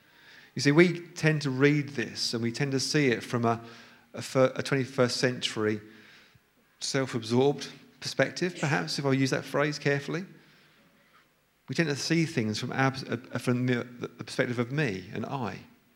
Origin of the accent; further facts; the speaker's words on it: East of England, United Kingdom; accent: Suffolk; I don't have a particularly strong accent until I get back amongst people from Suffolk, where it tends to get quite Suffolk.